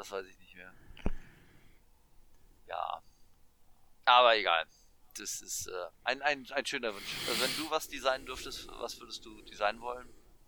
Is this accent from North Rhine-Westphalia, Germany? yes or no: yes; Duisburg, North Rhine-Westphalia, Germany; also in Duisburg, also in meiner alten Heimatstadt